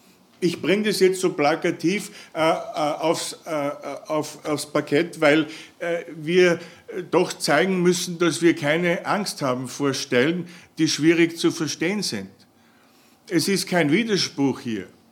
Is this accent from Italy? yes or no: no; Austria; da sind wir Österreicher noch ein bisschen unangenehmer.